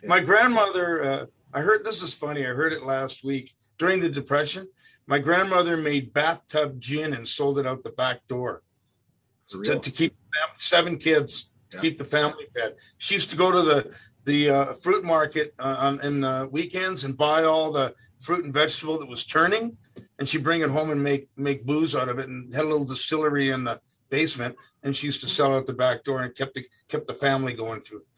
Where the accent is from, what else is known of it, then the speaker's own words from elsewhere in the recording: Etobicoke, Ontario, Canada; I'm from Etobicoke, but I was born in Toronto. Okay. I was born in Toronto Western, downtown.